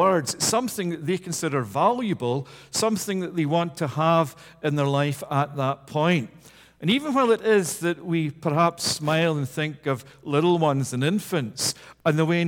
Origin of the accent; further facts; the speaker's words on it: Scotland, United Kingdom; Growing up in Scotland, one of the things that you had to do when you attended high school years was that you had to read a book that had the title Treasure Island.